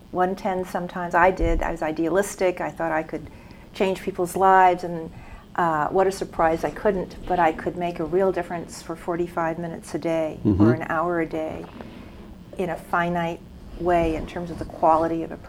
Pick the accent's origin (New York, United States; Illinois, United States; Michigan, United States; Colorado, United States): New York, United States; Okay, well, I grew up in New York.